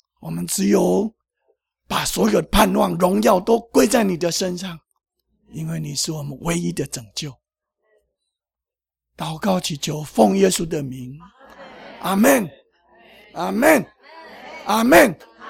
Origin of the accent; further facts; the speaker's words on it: Taiwan; 我们台湾话叫好喝酒丁暗对